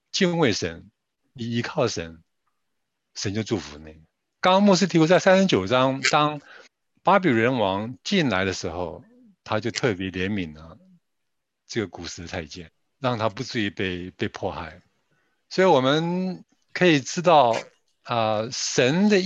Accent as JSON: {"language": "Chinese", "country": "China", "said": "我们中国人也是外邦人啊"}